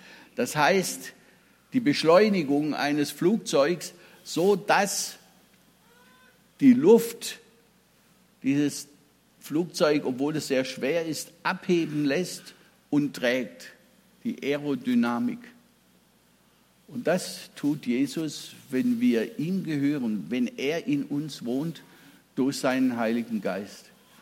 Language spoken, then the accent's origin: German; Baden-Württemberg, Germany; Als ich 16 Jahre alt war, aufgewachsen so in dem Milieu des schwäbischen Pietismus